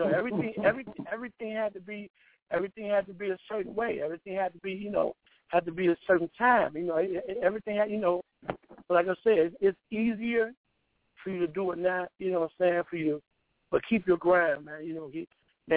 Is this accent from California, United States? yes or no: no; Chicago, Illinois, United States; But I'm from Chicago, man. So we got this thing called house music up here.